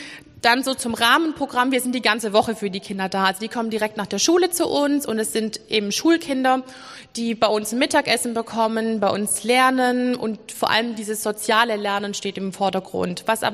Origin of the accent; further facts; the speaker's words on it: Schorndorf, Baden-Württemberg, Germany; ich komme hier aus Schorndorf, ich bin hier auch aufgewachsen